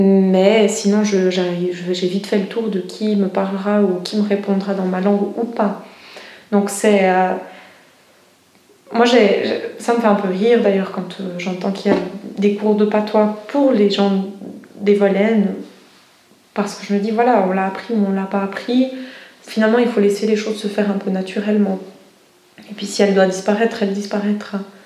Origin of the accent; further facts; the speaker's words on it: Valais, Switzerland; Je viens des Valais, où j'ai grandi. Ensuite, j'ai fait mes études à l'université de Neuchâtel. Et maintenant, j'habite de nouveau à Évalais. Alors, je parle couramment le français.